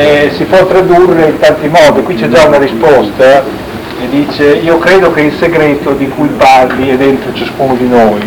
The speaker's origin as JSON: {"language": "Italian", "town": "Rome", "region": "Lazio", "country": "Italy", "said": "mi schiamo perché sono di Roma."}